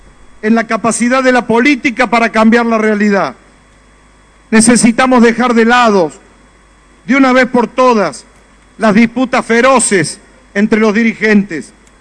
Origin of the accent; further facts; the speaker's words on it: Córdoba, Argentina; ya no soy un peronista cordobés, sino que ahora soy un cordobés peronista